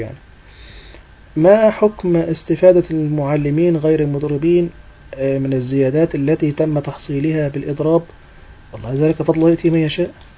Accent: Egypt; الدراسة الشرعية عندنا في مصر هي حكر على

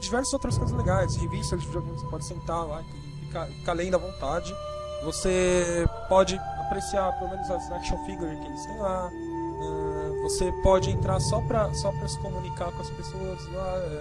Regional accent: São Paulo, Brazil; Eu e o Obi, no caso, nós somos de São Paulo.

